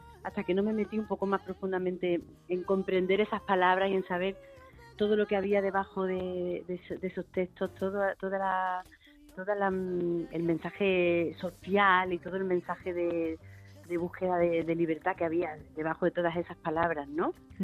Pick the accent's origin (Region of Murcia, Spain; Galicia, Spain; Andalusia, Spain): Andalusia, Spain; como crecí en el sur y crecí en Andalucía, pues es verdad que esos paisajes son muy cercanos a los paisajes en los que yo he crecido